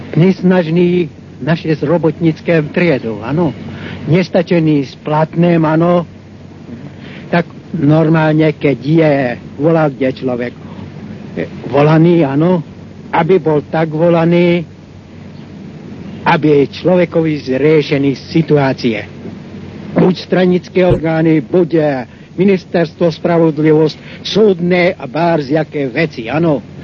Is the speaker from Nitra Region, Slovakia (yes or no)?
yes; Komárno, Nitra Region, Slovakia; Slovak is a second language; Ja som z Komárny, z maďarskej z národnosti